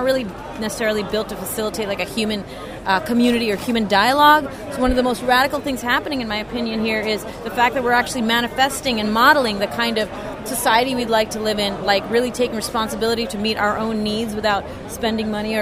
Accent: New York City, New York, United States; I'm a New Yorker and local filmmaker, organizer, writer

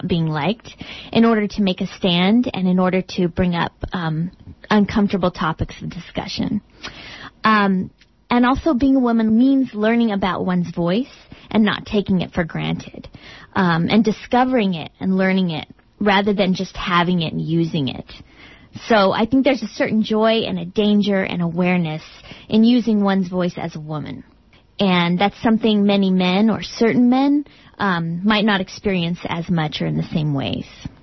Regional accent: Littleton, Colorado, United States

